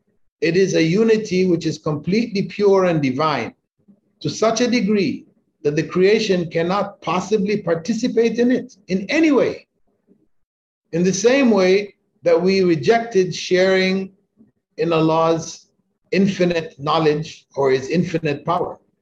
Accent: Kingston, Jamaica; born there; I was born in Kingston, Jamaica, an island in the West Indies, which most people have never heard about, back in 1947, to Christian parents.

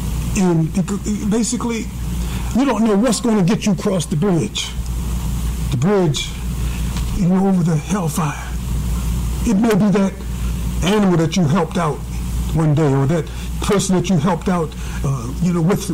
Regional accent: Chester, Pennsylvania, United States; our generation, when I was raised up in Chester, in the Philadelphia area, our generation, many of us didn't expect to make it to 21.

